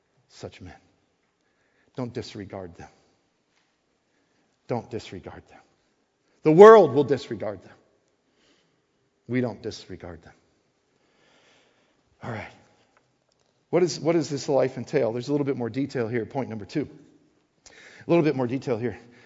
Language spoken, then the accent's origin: English; Wisconsin, United States; And though I'm born and raised in Wisconsin, you know, you just don't, why is it?